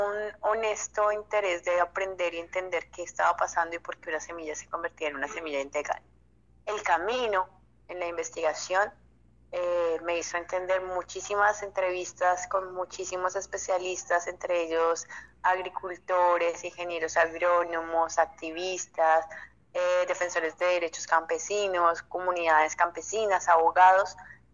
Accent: Colombia; qué estaba pasando en mi país fue un titular en los medios masivos de Colombia

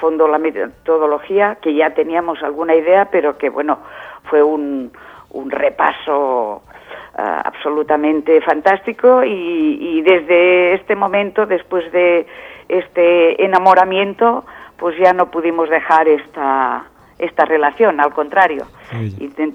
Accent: Girona, Catalonia, Spain; No, estoy en Girona, que es mi ciudad natal y es donde fundamentalmente vivo. Trabajo en Barcelona, pero vivo en Girona.

